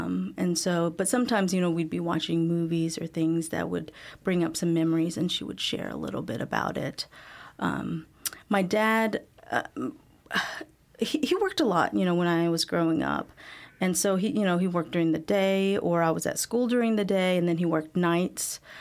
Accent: Rockfield, Kentucky, United States; Growing up in Bowling Green, it was kind of strange, you know, because I hear, you know, other Asian American stories about, you know, how they grew up. But so Bowling Green, we actually lived on the outskirts of Bowling Green, just a small town. It's called Rockfield, very rural.

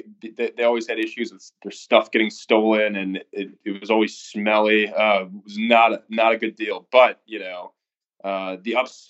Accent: Milwaukee, Wisconsin, United States; also born or lived in Oregon / Texas / Green Bay; I was born in Oregon. I lived there for about 4 months when I was an infant, and then moved to Texas for 2 years. And then thereafter, I moved to Wisconsin. More specifically, I lived in Milwaukee for about 13 years

